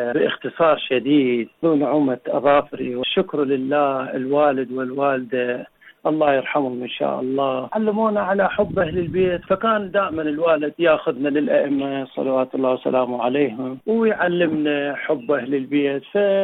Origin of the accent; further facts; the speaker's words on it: Iraq; now in Lebanon; كنت متمسك بحب أهل البيت سلام الله عليهم، إلى أن طلعت من العراق إلى لبنان